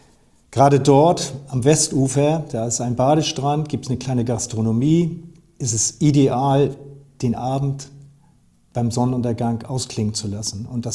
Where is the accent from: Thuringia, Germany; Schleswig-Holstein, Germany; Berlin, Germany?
Schleswig-Holstein, Germany; Plön; ich bin hier in Plön groß geworden. Ich bin hier in Plön aufgewachsen.